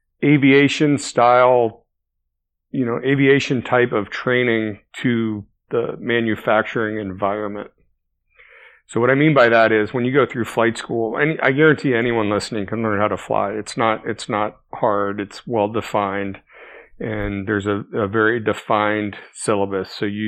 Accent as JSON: {"language": "English", "region": "California", "country": "United States", "tie": "born or raised there", "said": "I grew up in California, so you'd not have much experience working with a union at all."}